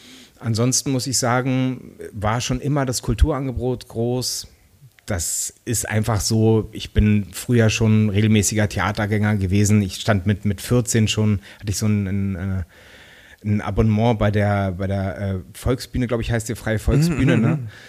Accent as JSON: {"language": "German", "region": "Berlin", "country": "Germany", "tie": "born or raised there"}